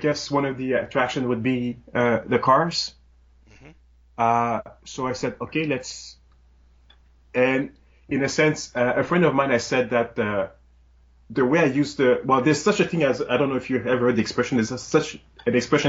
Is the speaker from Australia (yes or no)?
no; Quebec, Canada; first language French; English is a second language; also born or lived in Alberta; now in Toronto, Canada; Well, I'm a Francophone. I'm from Quebec, originally from way back. I mean, I've moved to first Alberta and then Toronto over a decade ago.